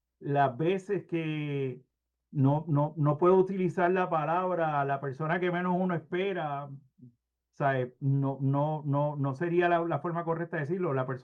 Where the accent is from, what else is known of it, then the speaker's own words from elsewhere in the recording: United States; born there; a mí me trajeron y pues nací en los Estados Unidos